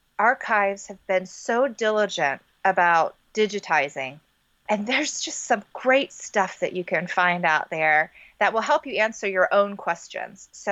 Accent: United States; You know, I realize even as an American, just how terrible my understanding of it was.

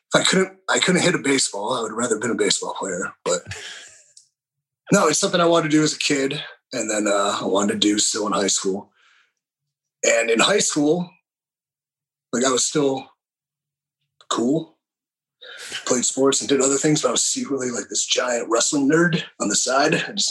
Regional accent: Willoughby, Ohio, United States; East of it, Willoughby.

